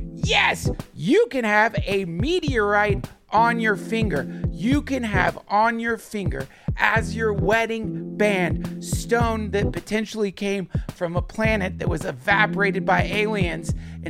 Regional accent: Hendersonville, North Carolina, United States; so I grew up in Hendersonville. I would go to the Biltmore House.

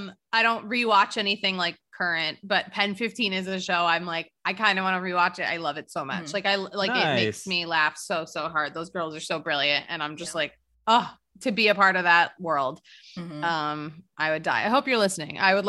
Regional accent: Philadelphia, Pennsylvania, United States; and it was Philadelphia, you know, and I'm from Philly and I was like, wow, yeah, we're finally getting attention.

